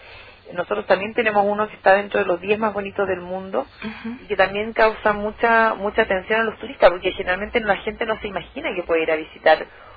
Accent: Puerto Williams, Magallanes, Chile; yo soy de Puerto Williams, así que también promociono Puerto Williams, pero soy de Puerto Williams.

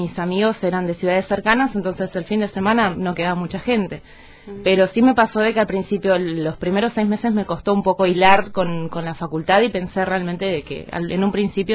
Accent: Río Grande, Tierra del Fuego, Argentina; Soy fueguina, soy nacida y criada acá en Río Grande.

